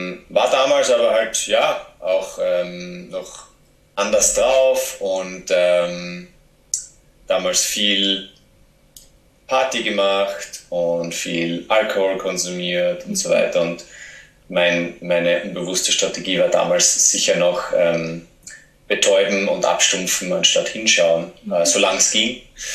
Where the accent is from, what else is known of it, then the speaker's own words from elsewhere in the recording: Austria; accent: Austrian; ich bin heute knapp 30 Jahre alt und bin ursprünglich aus Österreich. Ich werde mich übrigens sehr bemühen, meinen österreichischen Akzent auf ein Minimum zu reduzieren